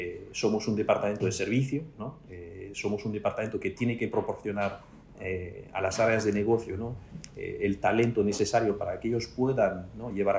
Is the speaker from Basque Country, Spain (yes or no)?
no; Galicia, Spain; Después tenemos otro atractivo, que somos gallegos, y ya sabes que hay gallegos en todas partes